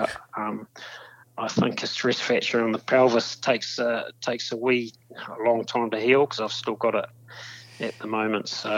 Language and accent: English; Dunedin, Otago, New Zealand; born and bred in Dunedin, so, very much a local.